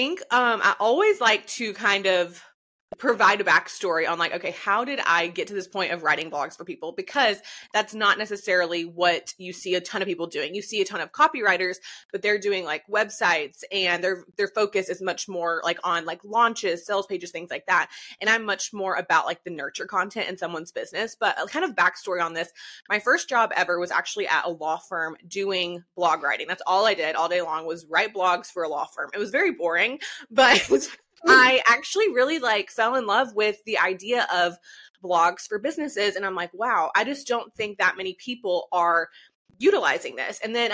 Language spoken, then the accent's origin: English; Georgia, United States; So I'm located in North Georgia. So I was born and raised in North Georgia, grew up in a really small town.